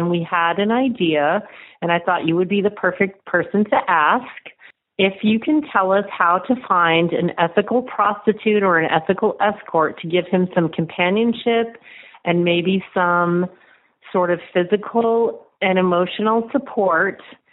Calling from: Austin, Texas, United States; Hey, Dan. I'm calling from Austin, Texas with my sister.

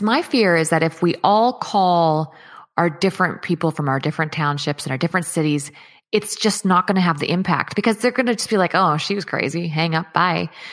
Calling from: Chilliwack, British Columbia, Canada; I'm in British Columbia in Chilliwack.

